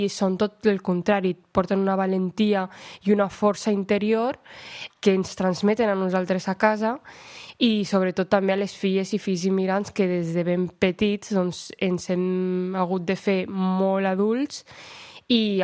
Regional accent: Segur de Calafell, Catalonia, Spain; Sí, fa com uns 4 anys, però jo sóc de Segur de Calafell, d'aquí al costat.

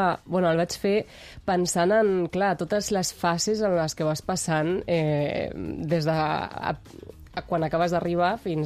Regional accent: Argentina; accent: Argentine; Evidentment, el més fàcil és parlar amb el meu accent, diguem-ne, argentí, com...

